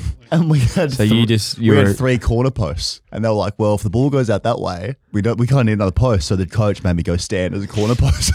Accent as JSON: {"language": "English", "region": "England", "country": "United Kingdom", "said": "I'm English, actually. My dad's English."}